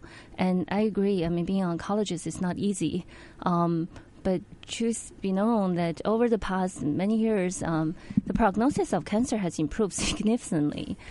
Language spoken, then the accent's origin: English; China; Well, basically, I grew up in China